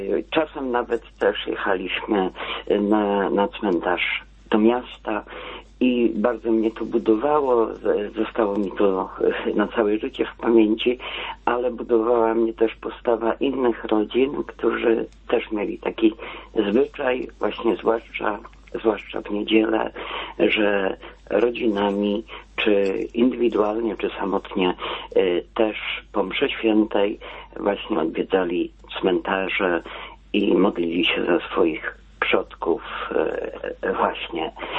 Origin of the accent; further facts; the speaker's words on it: Greater Poland Voivodeship, Poland; now in Poznań, Poland; ja pochodzę z wioski, nie z Poznania, ja pochodzę z wioski, tam oddalonej nieco od Poznania, no do kilkadziesiąt kilometrów oddalone od Poznania.